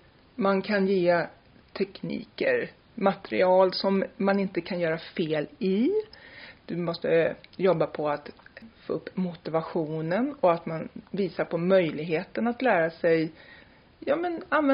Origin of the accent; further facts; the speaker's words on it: Järna, Stockholm County, Sweden; now in Tyresö, Sweden; Jag är från Järna.